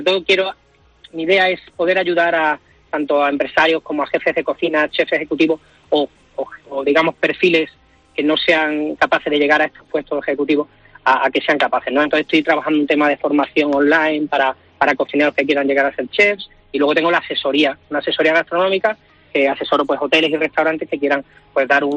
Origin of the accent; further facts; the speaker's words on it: Spain; siendo español